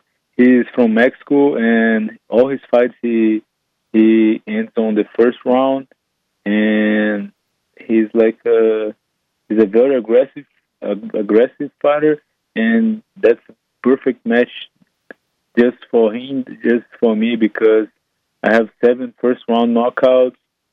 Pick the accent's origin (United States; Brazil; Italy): Brazil; Yeah, I grew up in Brazil